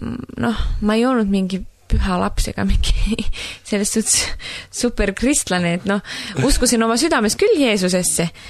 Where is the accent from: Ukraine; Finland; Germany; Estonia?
Finland; ma olen muidu Soomest pärit ja meie perekond ei ole sellises kristlik, et me oleme ikka nagu peaaegu kõik soomlased, me oleme luteri koguse liikmed.